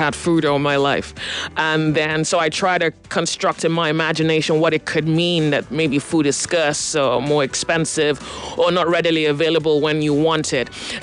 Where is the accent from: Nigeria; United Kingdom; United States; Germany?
Nigeria; they've put me through something I call somewhat unbearable stress, just being a Nigerian.